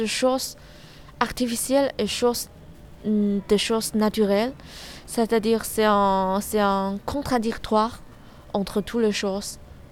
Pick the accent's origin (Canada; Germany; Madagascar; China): China; moved away as an adult; now in France; Je suis chinoise. Du coup, maintenant, je vis en France, c'est-à-dire, pour moi, ma vie grande entière, c'est en Chine.